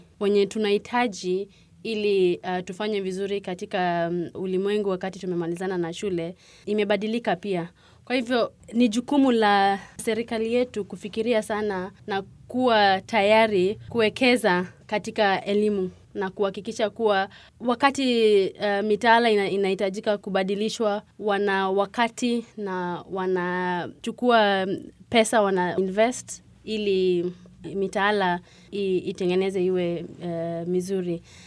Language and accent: Swahili; Kenya; hata kutoka kwa nchi kama yenye nimetoka Kenya